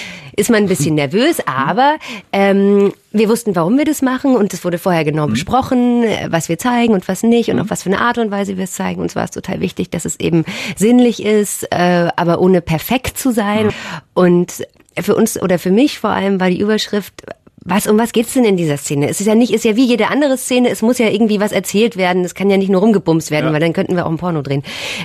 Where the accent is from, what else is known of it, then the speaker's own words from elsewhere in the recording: Munich, Bavaria, Germany; now in Berlin, Germany; ich bin in München ja aufgewachsen und auch sehr gerne dort aufgewachsen, aber für mich war immer klar, dass ich in München nicht alt werden will und mir das ein bisschen zu eng ist. Und dann hat es mich nach Berlin verschlagen